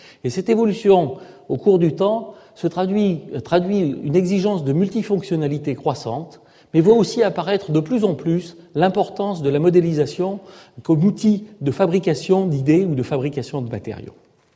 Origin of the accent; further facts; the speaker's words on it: Clermont-Ferrand, Auvergne-Rhône-Alpes, France; born there; la cathédrale de ma ville natale, Clermont-Ferrand